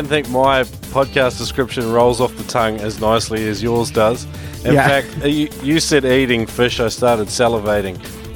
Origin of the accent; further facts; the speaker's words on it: New Zealand; moved away as an adult; also born or lived in Australia; now in China; I've had a little bit of a break away from Australia, and I come from New Zealand originally, where it all began in the water for me. Moved to Australia in my early 20s, and now I'm in China for a year.